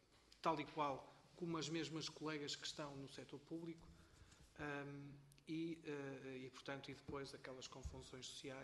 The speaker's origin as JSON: {"language": "Portuguese", "town": "Ermesinde", "region": "Norte", "country": "Portugal", "said": "eu venho de Irmesinde"}